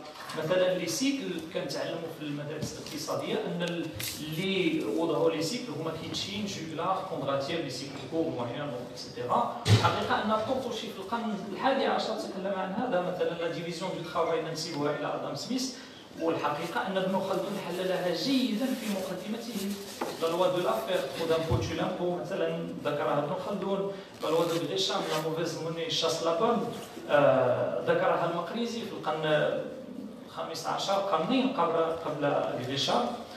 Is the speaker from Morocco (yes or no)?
yes; Morocco; مثلا نحن كمغاربه نستهلك ونستورد الثقافه